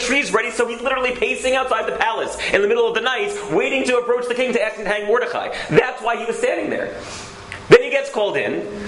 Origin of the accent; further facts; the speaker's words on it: New York, United States; Oh, I'm sorry. I'm a New Yorker. I apologize.